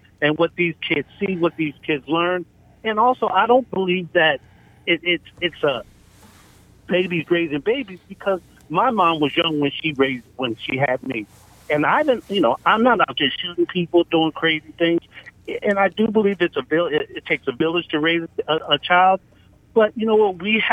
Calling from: Maryland, United States; I'm coming from Charles County.

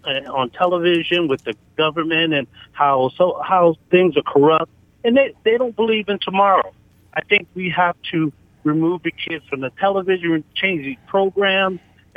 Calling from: Maryland, United States; I'm coming from Charles County.

